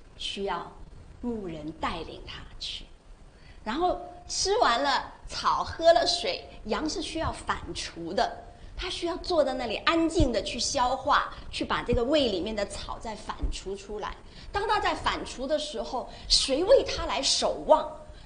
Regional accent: China; 我是来自中国，那大家知道哈，中国大陆我们都是受无神论的教育。

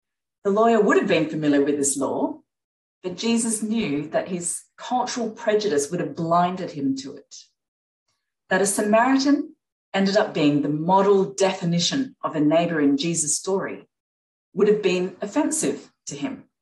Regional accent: Sydney, New South Wales, Australia; I certainly did growing up in Sydney in the 70s and 80s. My brother Ken and I were two out of only a handful of Asians in our whole school.

